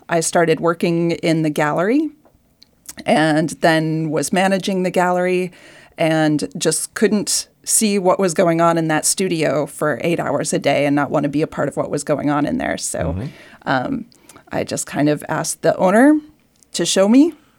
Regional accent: Ohio, United States; also born or lived in Colorado, United States / Rhode Island, United States; So I was born in Colorado, grew up mostly in Ohio, and then went back to Colorado after school. But I've been here in Rhode Island now for 8 years.

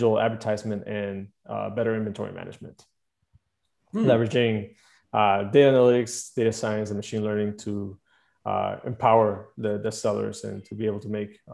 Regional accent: Mexico; now in Playa del Carmen, Mexico; I was born and raised in Mexico.

